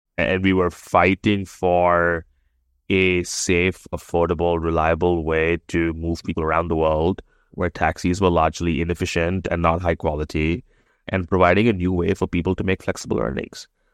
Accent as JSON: {"language": "English", "town": "Kolkata", "region": "West Bengal", "country": "India", "tie": "born or raised there", "said": "I grew up in India. So I spent 0 to 17 and a half in India, most of it in a town called Calcutta in the east of India. So it's a town of about 14 odd million people. And they speak Bengali. And I am Bengali."}